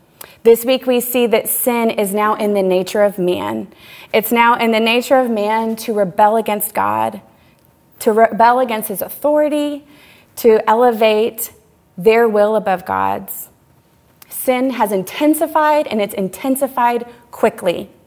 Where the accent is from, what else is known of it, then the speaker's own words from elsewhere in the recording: Texas, United States; We are Texans, originally from Texas. We grew up there, we met there